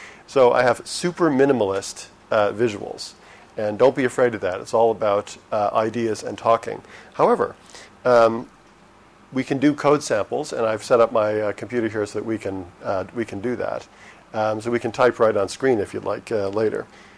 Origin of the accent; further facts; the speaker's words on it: Moncton, New Brunswick, Canada; I was 14 or 15 years old in my hometown, which is Moncton, New Brunswick. New Brunswick is the Canadian province between Quebec and Nova Scotia, north of the state of Maine. It's in the Maritimes.